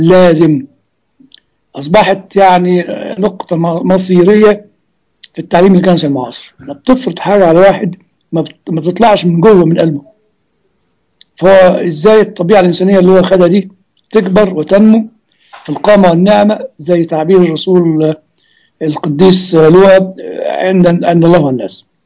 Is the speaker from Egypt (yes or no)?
yes; Egypt; زي ما بيقولوا يعني عندنا في مصر يقول لك بعمل عمرة للمطور